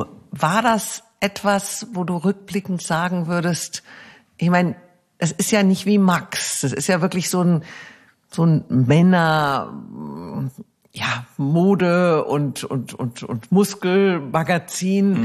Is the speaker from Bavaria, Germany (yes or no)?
yes; Munich, Bavaria, Germany; mit Redaktionssitz in meiner Heimat, München.